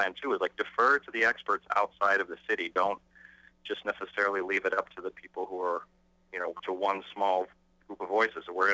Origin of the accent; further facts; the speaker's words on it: Champaign, Illinois, United States; I'm from Champaign. I went to public schools here.